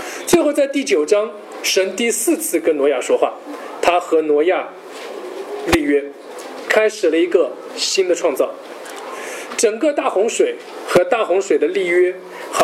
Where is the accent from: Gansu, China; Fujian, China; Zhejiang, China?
Zhejiang, China; Hangzhou; 我是杭州人，我从小就杭州人都会读一本书叫做西湖民间故事